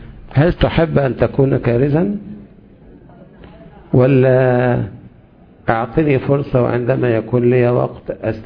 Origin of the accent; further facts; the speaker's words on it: Egypt; قلت له حبيبي احنا عندنا في مصر ما نقولش كده